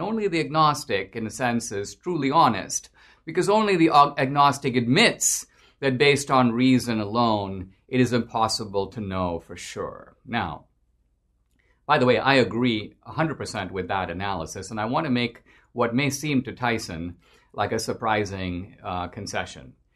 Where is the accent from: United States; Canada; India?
India; I grew up in India where the vast majority of people are Hindu, not Christian as I am, or Muslim, not Christian.